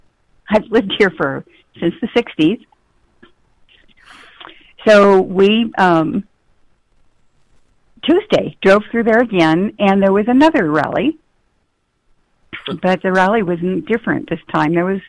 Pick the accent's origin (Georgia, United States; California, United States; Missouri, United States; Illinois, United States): California, United States; Grass Valley; Well, we've been having some demonstrations up here in Grass Valley, California. We're from Nevada County.